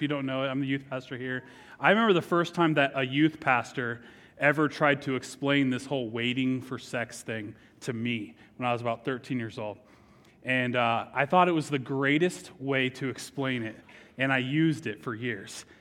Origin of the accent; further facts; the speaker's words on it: California, United States; I grew up in Southern California and everyone loves Disneyland.